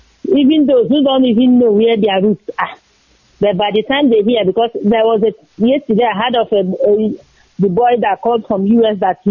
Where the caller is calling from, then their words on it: Norway; I'm calling from Norway.